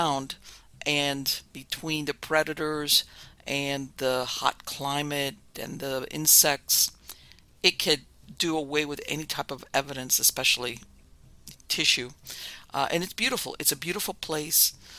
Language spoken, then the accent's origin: English; Miami, Florida, United States; I was born and raised in Miami. I moved to North Florida in the last couple of years, but basically I'm very familiar with the Everglades. I grew up in the area where the Everglades was always back there.